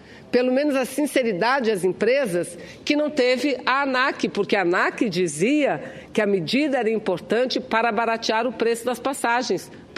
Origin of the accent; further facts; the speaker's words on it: Amazonas, Brazil; Então veja que concorrência é essa lá no meu estado, por exemplo, saindo da capital Manaus